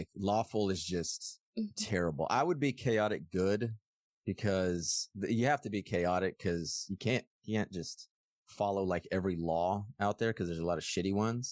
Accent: Texas, United States; like me growing up in Texas, you growing up in Georgia

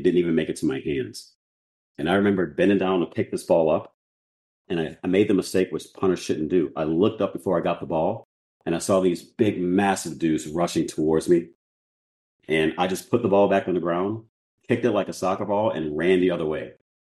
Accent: New Orleans, Louisiana, United States; So I'm from New Orleans, Louisiana. And I went to a high school named St. Augustine High School, which is a well-known high school down here.

